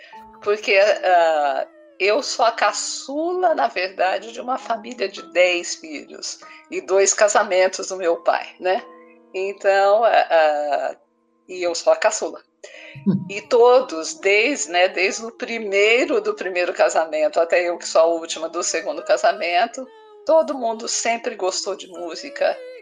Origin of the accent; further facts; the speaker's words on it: São José do Rio Preto, São Paulo, Brazil; Eu cresci e nasci em São José do Rio Preto, no estado de São Paulo, e fiquei lá até mais ou menos os 15, 16 anos de idade, quando daí eu mudei para a capital, né, para São Paulo, capital.